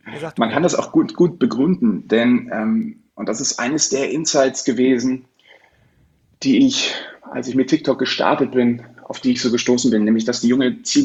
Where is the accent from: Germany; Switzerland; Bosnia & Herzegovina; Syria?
Germany; Munich, Bavaria; hier in München, wo ich herkomme und auch jetzt wieder lebe